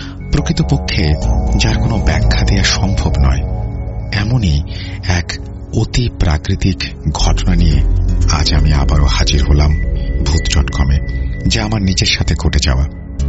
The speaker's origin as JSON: {"language": "Bangla", "town": "Narsingdi", "region": "Dhaka Division", "country": "Bangladesh", "moved": "as an adult", "lives_now": "Jeddah, Saudi Arabia", "said": "আমার বাড়ি ঢাকা বিভাগে নরসিংদী জেলার খোরাসানে। বর্তমানে আমি সৌদি আরবের জেদ্দার বাস্কিন রবিন্স আইসক্রিম কোম্পানিতে একটি আইসক্রিম পার্লারের ব্রাঞ্চ ম্যানেজার হিসেবে নিযুক্ত আছি।"}